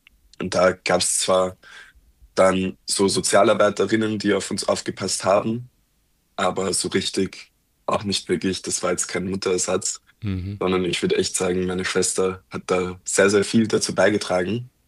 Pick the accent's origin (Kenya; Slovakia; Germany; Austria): Austria; Vienna; ich bin in Wien groß geworden, im 10. Bezirk. Und wer jetzt zuhört und aus Wien kommt, der weiß, der 10. Bezirk ist so der verrufene Bezirk, wo Leute aufwachsen, die vielleicht nicht so viel Geld haben. Und zu der Kategorie habe ich auch gezählt.